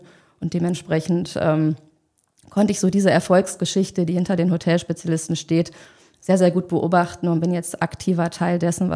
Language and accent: German; North Rhine-Westphalia, Germany; Ich bin ein Kind des Ruhrgebiets